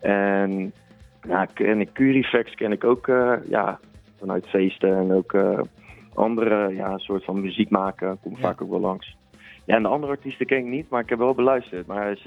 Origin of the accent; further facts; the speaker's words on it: Rotterdam, South Holland, Netherlands; Ik kom zelf uit Rotterdam.